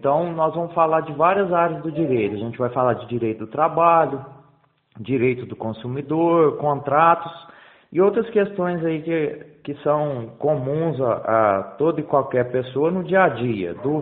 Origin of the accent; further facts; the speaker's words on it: Campo Belo, Minas Gerais, Brazil; eu sou natural de Campo Belo, meus pais residem em Campo Belo